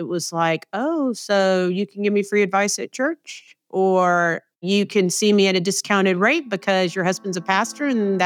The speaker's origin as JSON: {"language": "English", "region": "Southern United States", "country": "United States", "accent": "southern", "lives_now": "Savannah, United States", "said": "So I'm located in Savannah, Georgia. Most people can tell by my southern accent. It is on the coast of Georgia, which I love."}